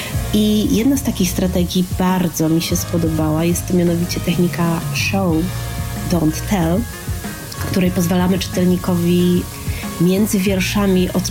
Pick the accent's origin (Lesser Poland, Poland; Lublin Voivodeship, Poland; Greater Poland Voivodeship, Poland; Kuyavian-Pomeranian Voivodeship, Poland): Greater Poland Voivodeship, Poland; Poznań; jest też Poznań, w którym się urodziłam i wychowałam, do którego wracam, bo teraz często dzielę swój czas pomiędzy Trójmiasto a Poznań właśnie.